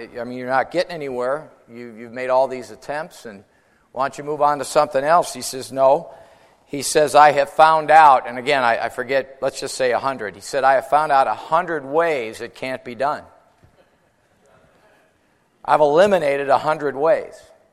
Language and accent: English; Chicago, Illinois, United States; I grew up in the Chicago area. My dad's full-blooded Italian. My mom's full-blooded Polish.